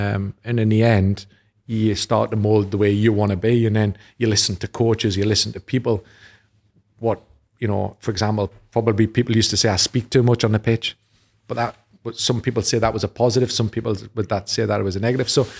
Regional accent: North East England, United Kingdom; Probably because I was from the North East.

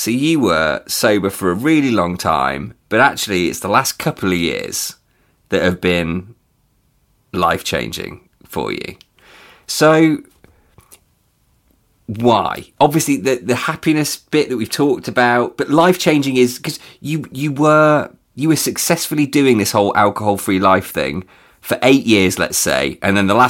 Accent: England, United Kingdom; And we look at it as English people and go, no, this is not a Britain thing. This is definitely a Garstang thing.

